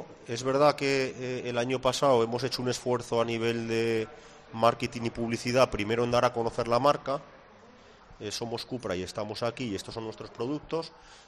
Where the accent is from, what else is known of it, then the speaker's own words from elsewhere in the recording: Aragon, Spain; como maño que soy.